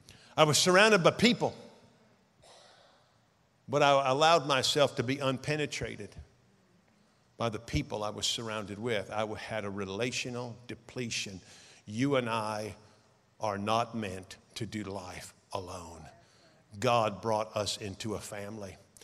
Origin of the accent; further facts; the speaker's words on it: California, United States; I was raised in Northern California.